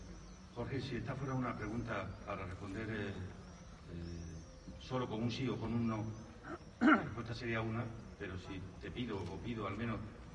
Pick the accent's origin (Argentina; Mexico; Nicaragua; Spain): Spain; yo lo pasé muy mal en aquel momento, como tantos españoles y tantas españolas.